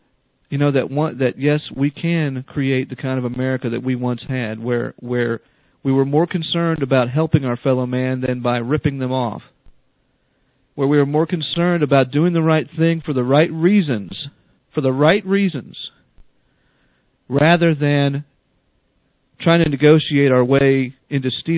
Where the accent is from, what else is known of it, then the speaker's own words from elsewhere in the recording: Chatham, Virginia, United States; or that I grew up in Chatham, Virginia